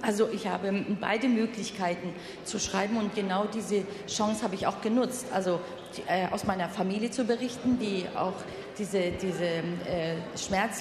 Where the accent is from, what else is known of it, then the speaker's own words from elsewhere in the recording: Turkey; moved away; Ich bin in beiden Ländern zu Hause, das heißt in der Türkei, wo ich geboren bin und wo meine Kindheit halt auch liegt